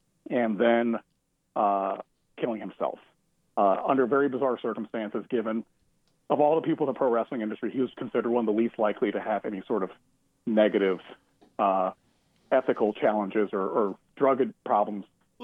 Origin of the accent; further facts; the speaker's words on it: New Orleans, Louisiana, United States; So I grew up in New Orleans, and New Orleans traditionally was very much a pro wrestling town during the territory days prior to the rise of the WWF and WCW.